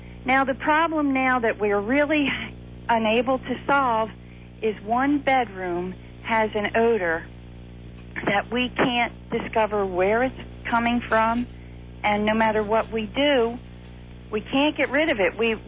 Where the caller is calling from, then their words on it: Hamilton Square, New Jersey, United States; from Hamilton Square, New Jersey.